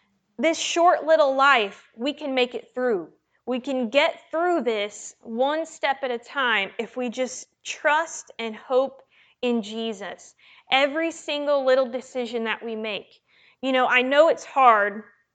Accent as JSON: {"language": "English", "country": "United States", "tie": "born or raised there", "said": "but I was born in America and I live in America and I'm American."}